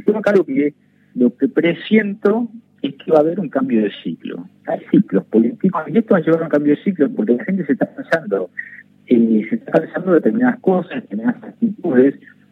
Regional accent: Argentina; votaremos como argentinos.

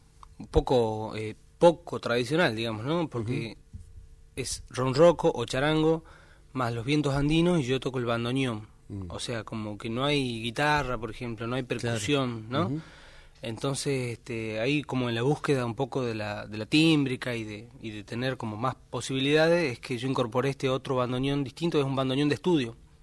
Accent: Tilcara, Jujuy, Argentina; Y me crié en Tilcara.

